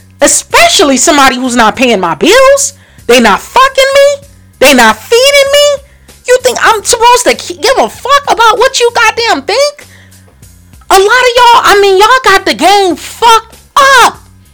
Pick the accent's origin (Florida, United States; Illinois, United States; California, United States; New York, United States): California, United States; Los Angeles; I'm from California. I'm from LA. We built different.